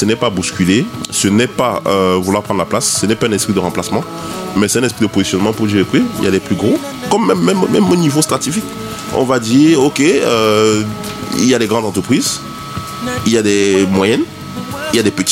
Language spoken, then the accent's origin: French; Cameroon; Parce que si nous sommes Camerounais, nous sommes les premiers Made in Cameroun.